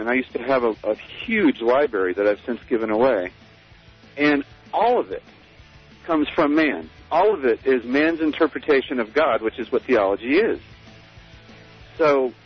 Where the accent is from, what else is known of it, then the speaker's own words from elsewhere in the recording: Florida, United States; I was born and raised in the South, South Florida, sort of around the buckle of the Bible Belt, I guess. And Southern Baptist, went to church twice on Sunday, once on Wednesday, and that's how I was raised.